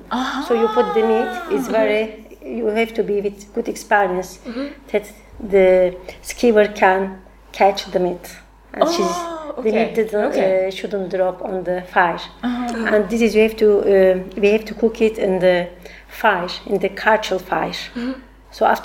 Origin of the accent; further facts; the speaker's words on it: Turkey; English is a second language; Yeah, I'm from Turkey.